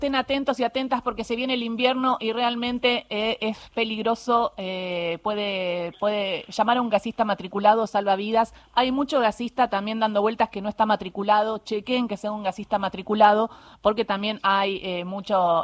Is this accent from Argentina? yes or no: yes; Patagonia, Argentina; yo soy patagónica